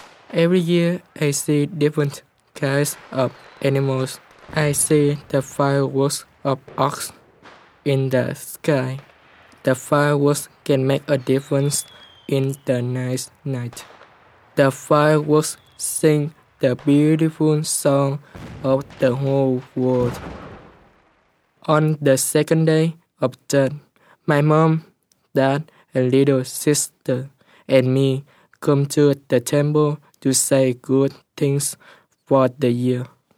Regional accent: Vietnam; In my home country of Vietnam, the first day of January on the lunar calendar is Lunar New Year

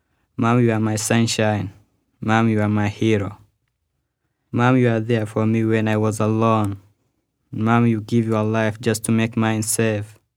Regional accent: Kenya; I'm from Kenya.

